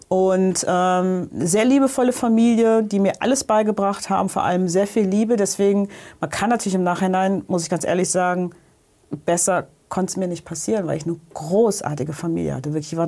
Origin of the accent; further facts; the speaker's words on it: Cologne, North Rhine-Westphalia, Germany; born there; Mein Papa kam aus Kenia, aus Kisi, also aus dem südlichen Teil Kenias. Ich bin in Köln geboren, wie ich finde, in der schönsten Stadt des Universums